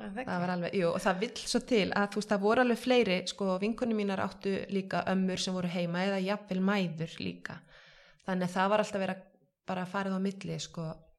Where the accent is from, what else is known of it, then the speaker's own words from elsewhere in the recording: Sauðárkrókur, Northwestern Region, Iceland; Herðu, ég fætt og uppalinn á Sauðárkróki.